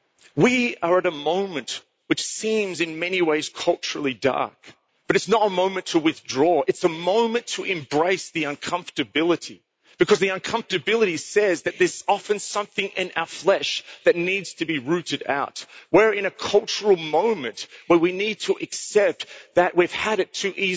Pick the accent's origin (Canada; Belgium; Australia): Australia; America's story is totally tied up to my story as an Australian.